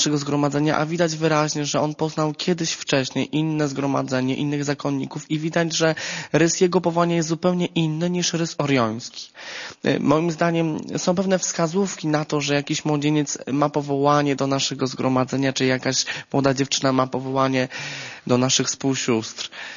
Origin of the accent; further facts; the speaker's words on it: Malbork, Pomeranian Voivodeship, Poland; ja pochodzę z Malborka, więc to niedaleko jest właściwie